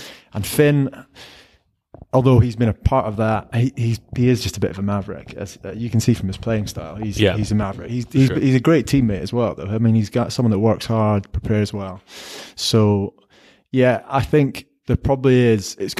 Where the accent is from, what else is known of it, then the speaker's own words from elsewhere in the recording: Scotland, United Kingdom; I, as a Scottish rugby fan, I'm just kind of a bit disappointed and frustrated about how it's all played out.